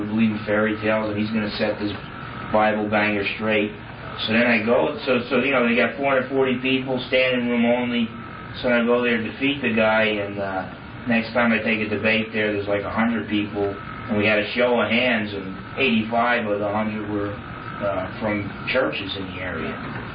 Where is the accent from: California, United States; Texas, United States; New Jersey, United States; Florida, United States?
New Jersey, United States; You know, I come from New Jersey, New York, New Jersey, real packed in.